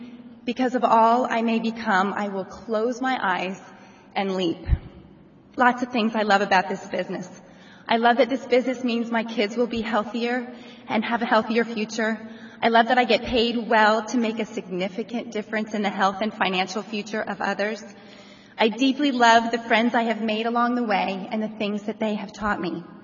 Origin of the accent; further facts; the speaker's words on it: Boynton Beach, Florida, United States; I am from Boynton Beach, Florida.